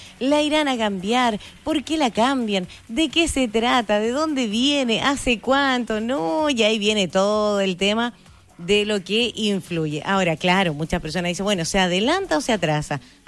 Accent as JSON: {"language": "Spanish", "country": "Chile", "said": "Somos nosotros los chilenos donde se realiza el cambio de hora."}